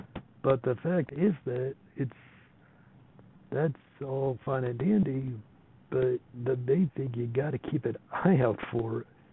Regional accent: California, United States; carrying my home state, California

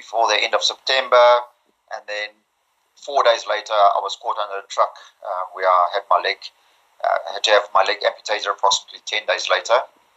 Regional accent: Durban, KwaZulu-Natal, South Africa; Yeah, I was born and grew up mainly in Durban, up until about 1980-81

